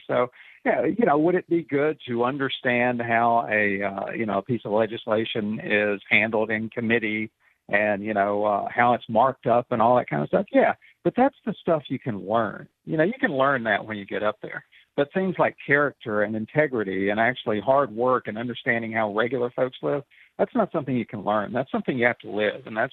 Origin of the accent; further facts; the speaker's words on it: Century, Florida, United States; I grew up in Century, small town up at the north end of Scandia County, and I'm a teacher here in Santa Rosa County now.